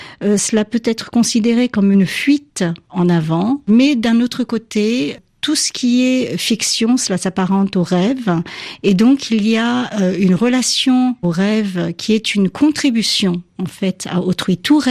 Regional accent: Japan; un message d'amour inconditionnel envers mon pays d'origine

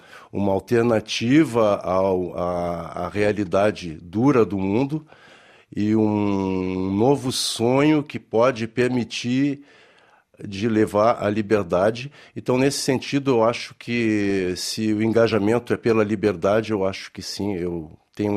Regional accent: Porto Alegre, Rio Grande do Sul, Brazil; e eu, que venho de Porto Alegre

